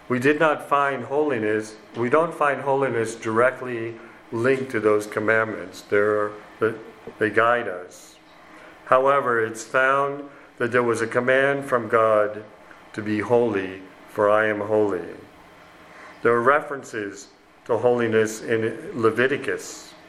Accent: Mauritius; We come from Mauritius, where the Hindus have 9,000 plus gods.

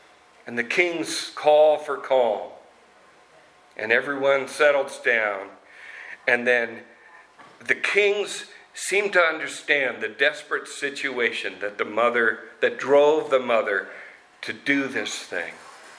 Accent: Eugene, Oregon, United States; My mind went back to when I was a child, growing up in the Methodist Church in Eugene.

